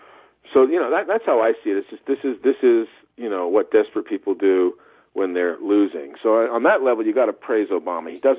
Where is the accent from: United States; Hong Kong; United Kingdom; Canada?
Canada; as a Canadian.